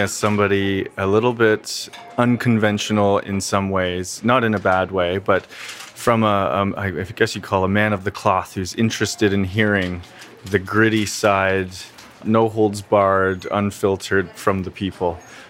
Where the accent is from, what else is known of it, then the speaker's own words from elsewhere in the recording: Canada; So, you know, as a Canadian, when we come from this type of rhetoric and this type of climate